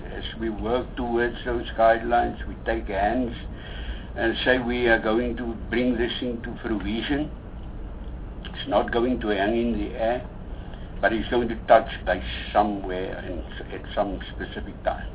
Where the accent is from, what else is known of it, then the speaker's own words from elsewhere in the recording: South Africa; but as a South African, in terms of my take on constitutionality and our democratic rights